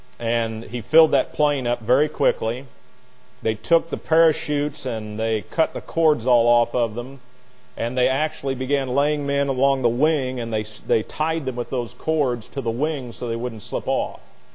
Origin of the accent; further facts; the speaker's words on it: Indiana, United States; And Adrian was an attorney in Frankfort, Indiana, which was just 4 miles from my hometown.